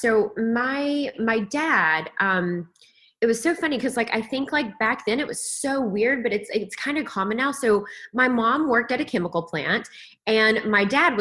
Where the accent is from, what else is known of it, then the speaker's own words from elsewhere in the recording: Kingsport, Tennessee, United States; moved away as an adult; In Kingsport, Tennessee.